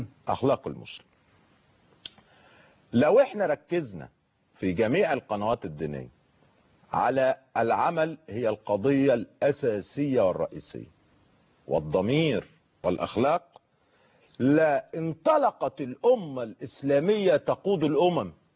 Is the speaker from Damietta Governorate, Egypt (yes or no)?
no; Mansoura, Dakahlia, Egypt; نضرب مثل عندنا في المنصوره